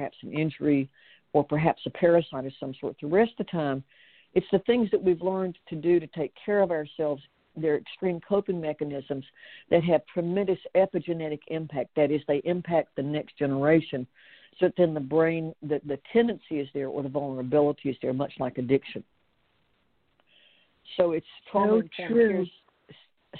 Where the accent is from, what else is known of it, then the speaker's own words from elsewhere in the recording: United States; And that's not a country I grew up in, nor is a country that I'm comfortable in at this time.